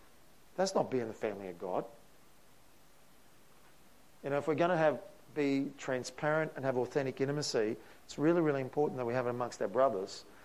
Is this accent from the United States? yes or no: no; Australia; this is where we're really slack as Aussie blokes